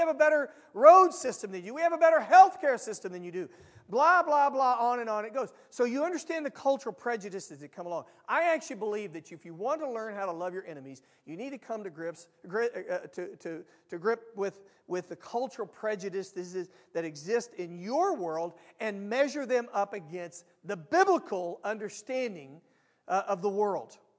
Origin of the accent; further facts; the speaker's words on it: the South, United States; I get it. I grew up in the South. I get it.